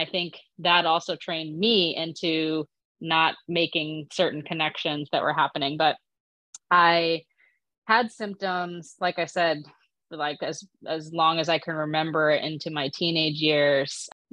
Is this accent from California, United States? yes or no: no; New Jersey, United States; moved away as an adult; I grew up in New Jersey, moved to New York to go to college, and that is where I was first diagnosed at NYU Hospital.